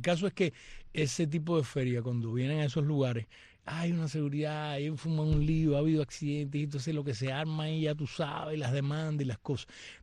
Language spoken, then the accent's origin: Spanish; Camagüey, Cuba; Yo soy de Camagüey, a propósito de Camagüey.